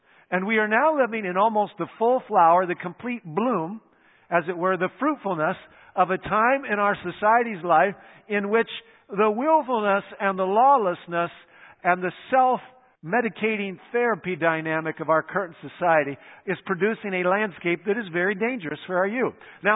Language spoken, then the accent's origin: English; United States; And besides, I'm an American, so we like our space.